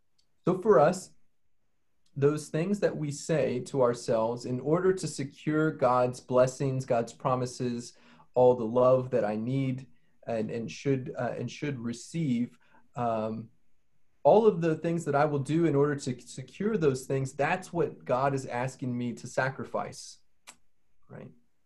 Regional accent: Dallas, Texas, United States; I grew up in Dallas, and it's the middle, you know, it's kind of the end of the Bible Belt.

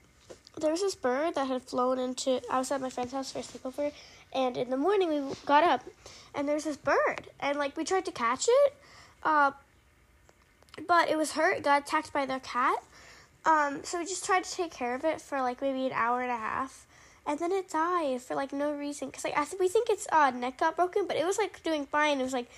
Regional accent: England, United Kingdom; moved away; I'm from England originally, so yeah, pretty sure I addressed that. I lost all my accent.

